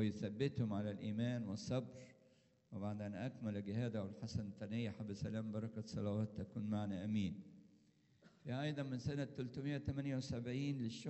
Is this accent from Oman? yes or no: no; Egypt; كان عندنا في مصر 600 دير في القرن السابع